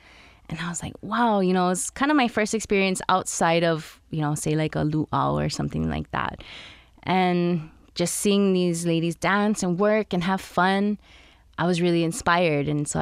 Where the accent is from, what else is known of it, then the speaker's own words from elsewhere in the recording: Hawaii, United States; And because I'm Hawaiian, I should do it.